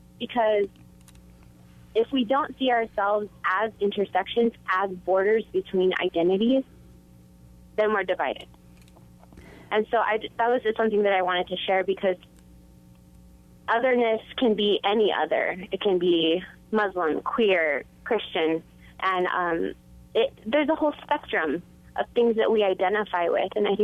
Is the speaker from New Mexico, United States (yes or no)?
yes; Las Cruces, New Mexico, United States; now in Albuquerque, United States; I live here in Albuquerque, but I'm originally from Las Cruces